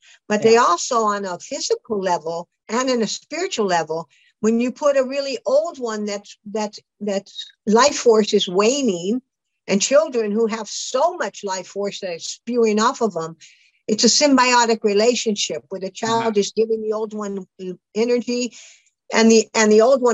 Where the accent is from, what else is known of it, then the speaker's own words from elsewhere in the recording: California, United States; I grew up in California.